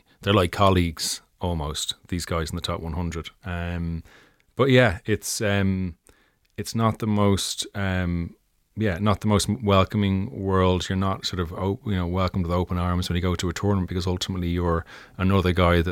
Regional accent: Ireland; So I was the Irish guy at these tournaments

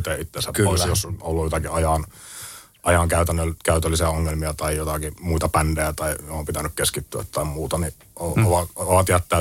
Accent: Muhos, North Ostrobothnia, Finland; mistä mä oon kotoisin Muhokselta tuosta Oulun vierestä

